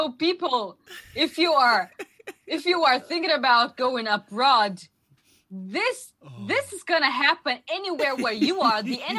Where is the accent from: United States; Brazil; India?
Brazil; Rio de Janeiro; So the thing is, I am from Rio de Janeiro and they are from Sao Paulo.